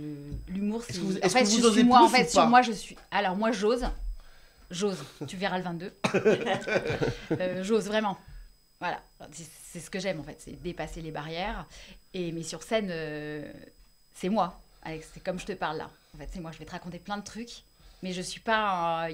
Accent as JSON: {"language": "French", "town": "Lyon", "region": "Auvergne-Rhône-Alpes", "country": "France", "tie": "born or raised there", "said": "Alors, moi, je viens de Lyon. Ouais. Enfin, de l'Ouest lyonnais. Donc, j'ai grandi là-bas."}